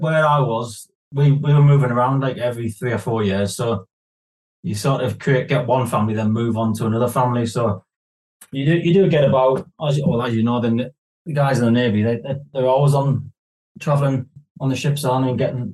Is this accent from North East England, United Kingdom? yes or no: yes; Hartlepool, North East England, United Kingdom; I'm originally from Hartlepool, which is, I don't know, it's a bit of a sort of seaside town. Used to be docks there, but was never really anything there growing up.